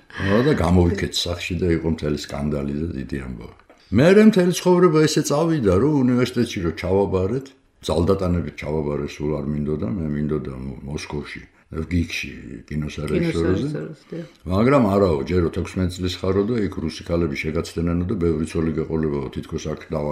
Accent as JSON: {"language": "Georgian", "region": "Tbilisi", "country": "Georgia", "tie": "born or raised there", "said": "გავიზარდე ვერაზე. ჩვენი სახლი იყო შტაბბინა თბილისის."}